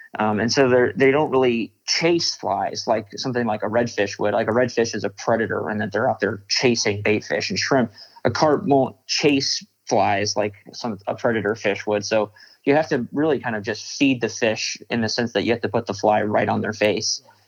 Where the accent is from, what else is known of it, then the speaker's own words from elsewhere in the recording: Florida, United States; born there; I'm from Florida, is where I was born. And so I was really just used to grass carp.